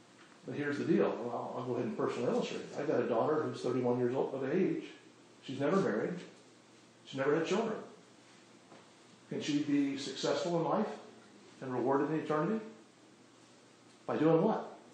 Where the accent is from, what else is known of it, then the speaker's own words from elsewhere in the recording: West Virginia, United States; I'm from West Virginia, I can say that.